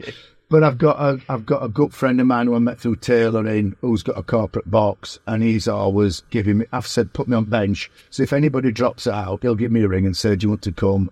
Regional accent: Birstall, Yorkshire and the Humber, United Kingdom; born there; I was born in Birstall, which is probably 10 to 12 miles from Ellen Road.

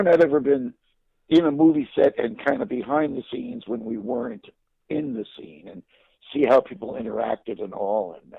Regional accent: New Jersey, United States; And it gives you a real chip on your shoulder. You think, oh, yeah, I'm from New Jersey.

